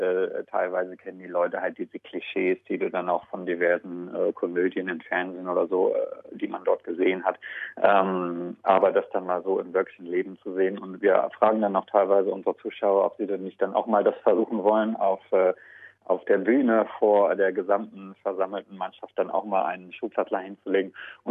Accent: Lower Saxony, Germany; now in Adelaide, Australia; Also ich muss selber erstmal sagen, ich bin auch ein Nicht-Bayer. Ich komme ursprünglich aus dem Harz, aus Niedersachsen.

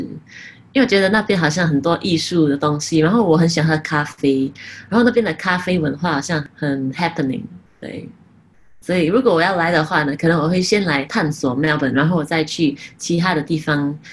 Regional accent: Singapore; 然后我是来自新加坡的创作歌手

